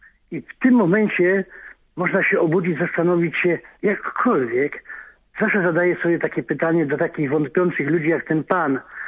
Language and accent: Polish; Wrocław, Lower Silesian Voivodeship, Poland; z Wrocławia.